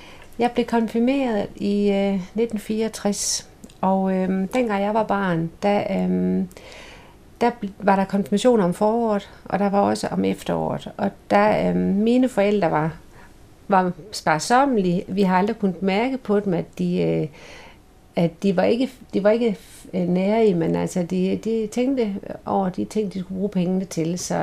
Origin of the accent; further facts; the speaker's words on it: Horsens, Central Denmark Region, Denmark; jeg er født i Gormsgade i Horsens i 1949, maj 1949. Jeg voksede op i Gormsgade, og der boede vi i de første 10 år af mit liv.